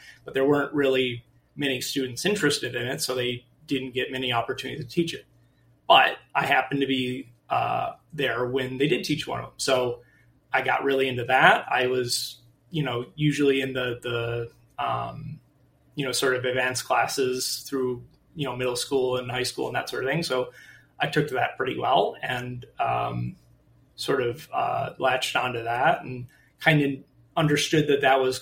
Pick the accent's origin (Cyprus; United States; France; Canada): United States; Wixom, Michigan; I grew up in Wixom, Michigan, which is, so Michigan looks like your hand. And so I grew up right over here. It's one of the suburbs of Detroit.